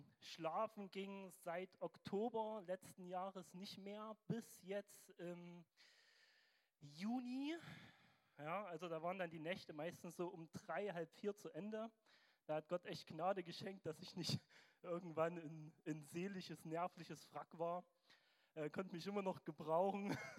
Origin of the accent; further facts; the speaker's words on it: Zwickau, Saxony, Germany; Ich komme aus Zwickau, aus der Elim-Gemeinde.